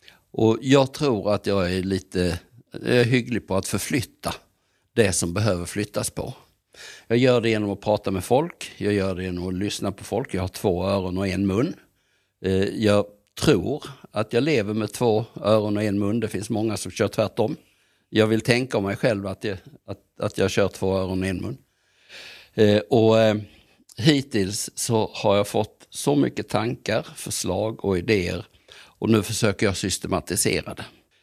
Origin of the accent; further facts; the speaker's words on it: Skåne, Sweden; now in Dalarna, Sweden; Just att vara skåning har inte varit några problem alls.